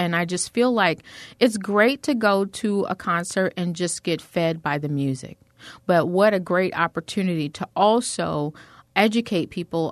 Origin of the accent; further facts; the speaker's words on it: St. Louis, Missouri, United States; he was going through my hometown, which is St. Louis, Missouri, and looking at the Mississippi River